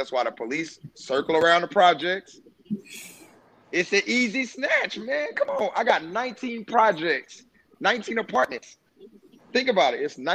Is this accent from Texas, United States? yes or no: yes; Texas, United States; I don't think people realize how important Juneteenth is down here in Texas, because I'm from Texas.